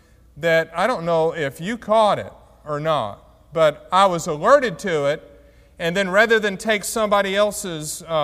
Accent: Tuscaloosa, Alabama, United States; I grew up in Tuscaloosa, if that means anything to anybody.

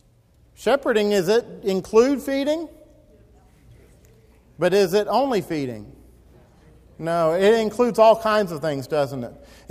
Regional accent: Mount Dora, Florida, United States; I grew up in Mount Dora, which isn't the country, but nonetheless, I was not growing up on a farm or anything like that.

